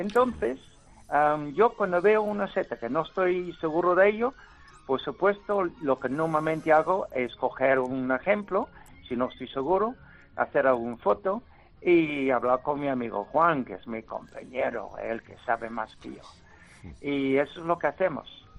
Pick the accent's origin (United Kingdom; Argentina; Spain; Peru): United Kingdom; England; Spanish is a second language; Bueno, no quiero presumir, ya sabes, porque soy inglés. Nosotros no presumimos nunca.